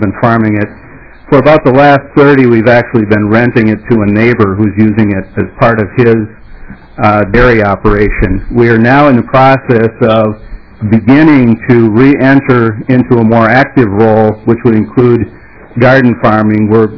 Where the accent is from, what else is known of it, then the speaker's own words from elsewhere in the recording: Corcoran, Minnesota, United States; from Corcoran, Minnesota.